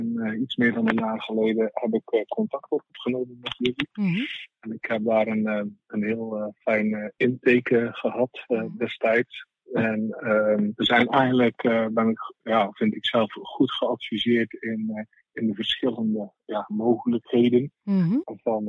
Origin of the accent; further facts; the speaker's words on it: Zeeland, Netherlands; ik kom natuurlijk uit Zeeland, dus dan ben je toch een klein beetje zuinig.